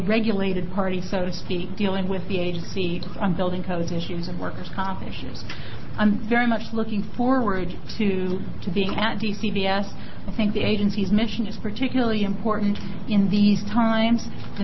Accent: Eugene, Oregon, United States; I grew up in Eugene. I've been an Oregonian most of my life, moved to the state at the age of 4. Most of my adult life has been spent in Portland

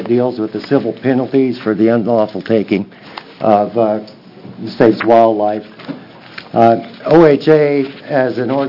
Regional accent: John Day, Oregon, United States; from John Day. I'm the Northeast Director for Oregon Hunters Association

